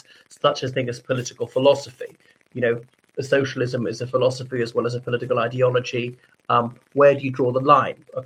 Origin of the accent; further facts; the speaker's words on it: Ireland; from Ireland.